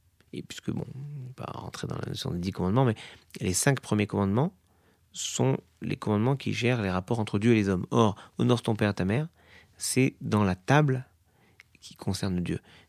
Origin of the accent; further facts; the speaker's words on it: France; la communauté nationale, je suis français